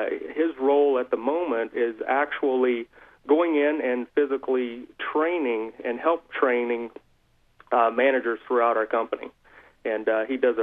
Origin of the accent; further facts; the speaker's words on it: Savannah, Georgia, United States; Savannah, Georgia.